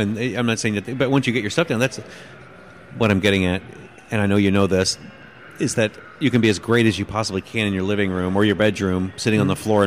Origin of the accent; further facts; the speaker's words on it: Florida, United States; born there; In DeLand, Florida. Yeah, that's where their headquarters was at the time.